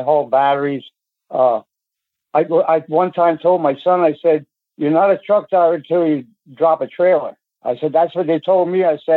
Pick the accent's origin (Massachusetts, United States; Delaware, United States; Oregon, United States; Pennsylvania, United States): Pennsylvania, United States; Temple; Oh, I know that whole area very well. I'm from Temple. You know where Temple is, right there?